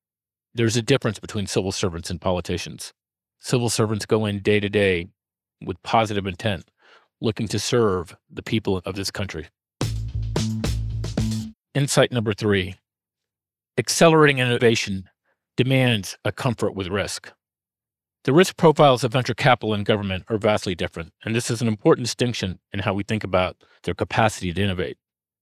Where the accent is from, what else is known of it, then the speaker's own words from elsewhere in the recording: Washington, District of Columbia, United States; I grew up in the Washington, D.C. area.